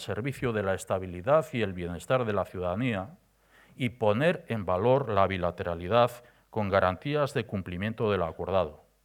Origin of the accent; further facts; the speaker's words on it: Basque Country, Spain; nuestro desarrollo orgánico como nación, como pueblo vasco, es un derecho nuestro y un deber del Estado